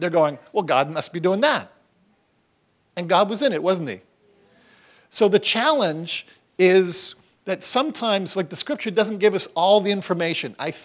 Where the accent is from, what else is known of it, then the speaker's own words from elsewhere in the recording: Toronto, Ontario, Canada; born there; now in Mississauga, Canada; I was born in Toronto, so that wasn't too far. I live in Mississauga now.